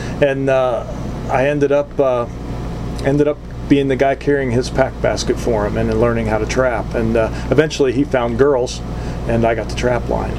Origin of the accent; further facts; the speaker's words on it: Columbus, Ohio, United States; I grew up in Columbus, Ohio, so I went to school in Columbus.